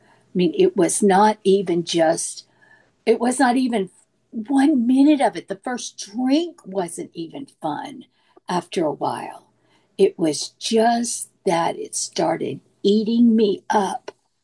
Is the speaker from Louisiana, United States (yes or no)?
yes; Louisiana, United States; And I'm originally from Louisiana, so hang with my homeboy from New Orleans.